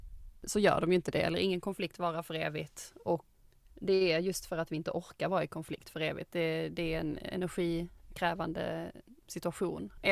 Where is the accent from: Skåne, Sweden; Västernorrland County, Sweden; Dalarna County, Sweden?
Skåne, Sweden; accent: Scanian; jag pratar skånska, och för somliga så kan det vara svårt att höra vad jag säger kanske.